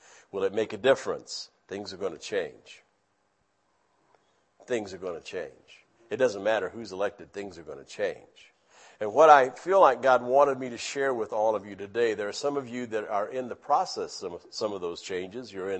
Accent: Michigan, United States; also born or lived in Georgia; Well, you would think somebody that was reared in Michigan. I was born in Georgia, But I was moved up there before I had the right to say so, and my dad worked in the automotive industry up there for a number of years

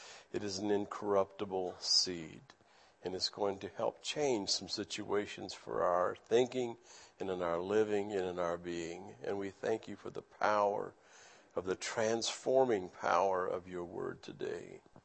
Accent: Michigan, United States; also born or lived in Georgia; Well, you would think somebody that was reared in Michigan. I was born in Georgia, But I was moved up there before I had the right to say so, and my dad worked in the automotive industry up there for a number of years

